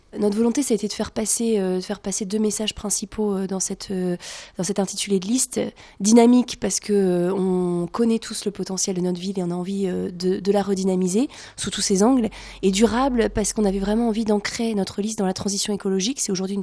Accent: Douai, Hauts-de-France, France; Je suis née à Douai, j'ai grandi à Douai, j'ai 30 ans. Mes parents, ils sont arrivés il y a à peu près 35 ans pour des raisons professionnelles. Et c'est une ville que j'ai jamais vraiment quittée.

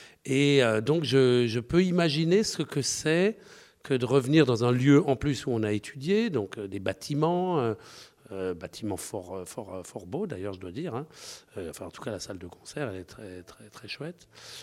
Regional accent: Colmar, Grand Est, France; born there; je suis né un peu dans une ville comparable à Douai. Moi, je suis né à Colmar.

